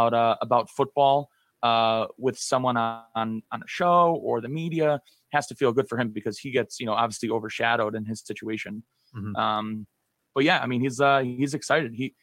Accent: Connecticut, United States; we're from Connecticut and you know, from the same area

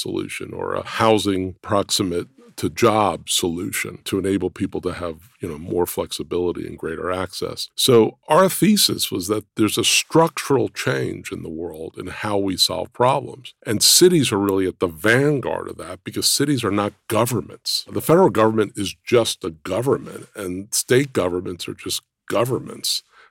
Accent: Brooklyn, New York, United States; I grew up in Brooklyn, New York. So walking to the park or walking to the beach, I grew up right near the Atlantic Ocean, near Coney Island.

